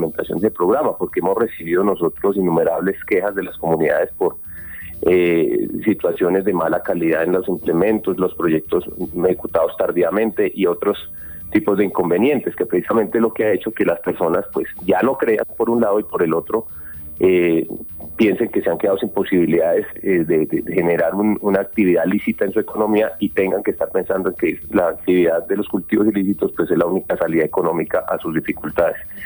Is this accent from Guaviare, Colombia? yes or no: yes; Guaviare, Colombia; No solamente pues en nuestro caso particular, porque somos de Guaviare